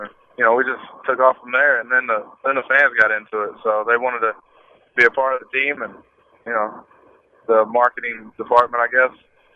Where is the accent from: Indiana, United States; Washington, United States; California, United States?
Indiana, United States; Indianapolis; I mean, I was born and raised in Indianapolis.